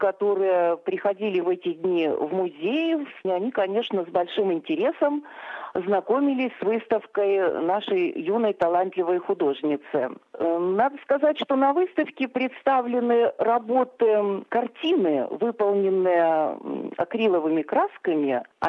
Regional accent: Saint Petersburg, Russia; приглашение было из Петербурга, и мы сами из Петербурга

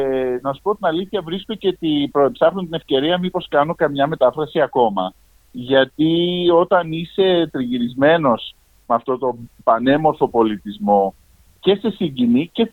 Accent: Sydney, New South Wales, Australia; also born or lived in Athens; Το Σίδνεϊ βέβαια μου λείπει πάρα πολύ. Εγώ μεγάλωσα στο Bondi Beach. Είμαι συνηθισμένος να μένω δίπλα στη θάλασσα. Από την πλευρά την ελληνική πέρασα πολύ καιρό στην Αθήνα και στον Πειραιά και κοντά στη θάλασσα.

